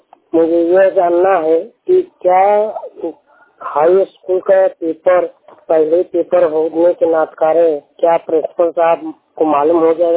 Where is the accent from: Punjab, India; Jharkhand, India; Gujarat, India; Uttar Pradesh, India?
Uttar Pradesh, India; Varanasi; मैं जिला वाराणसी का रहने वाला हूँ, उत्तर प्रदेश